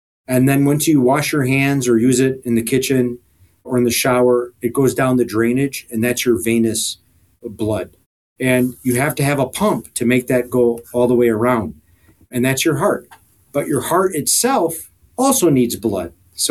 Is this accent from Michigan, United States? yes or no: no; Wisconsin, United States; I'm from Wisconsin, born and raised